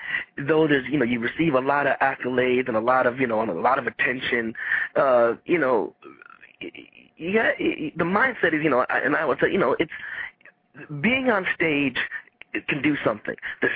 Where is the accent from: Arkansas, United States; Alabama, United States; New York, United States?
New York, United States; Rochester; I was born upstate New York. I was born in Rochester.